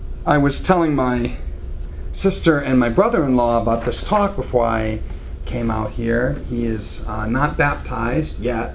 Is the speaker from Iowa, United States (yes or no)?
yes; Waterloo, Iowa, United States; I was born and raised in Waterloo, Iowa.